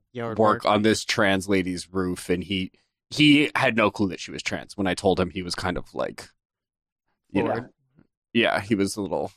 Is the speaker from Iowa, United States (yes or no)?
yes; Des Moines, Iowa, United States; That is so funny, because I literally, like, I'm from Des Moines, Iowa.